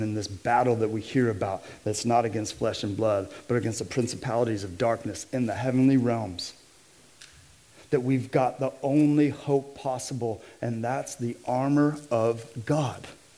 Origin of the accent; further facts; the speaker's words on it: United States; I grew up in a Christian home. How could I do anything wrong? I'm American.